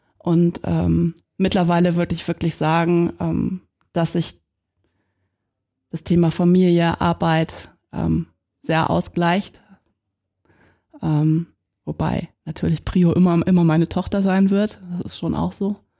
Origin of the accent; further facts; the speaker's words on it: Northern Germany, Germany; now in Munich, Germany; Auch als Norddeutsche Dern, wie man so schön sagt, fühle ich mich hier in München und in der Nähe zu den Bergen super wohl.